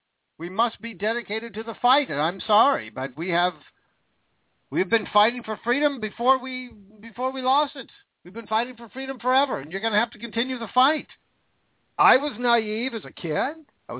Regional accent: United States; I'm an American.

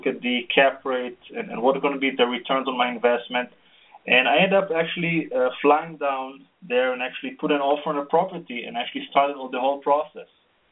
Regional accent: Israel; English is a second language; moved away as an adult; As you mentioned, I came from the tech industry. I grew up in Israel, worked in a few startup companies and technology companies.

